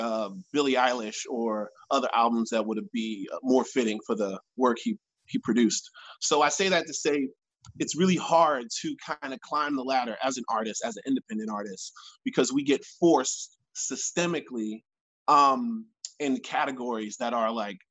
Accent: Philadelphia, Pennsylvania, United States; It's grounded because I'm from Philly, so they gotta have that Philly soul.

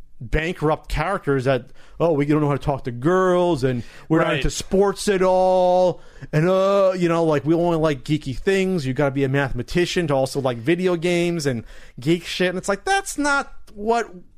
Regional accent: New Jersey, United States; I'm really from Jersey.

